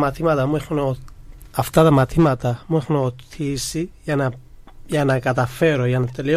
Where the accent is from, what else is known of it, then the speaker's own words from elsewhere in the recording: Pakistan; Greek is a second language; Ναι, είμαι από το Πακιστάν.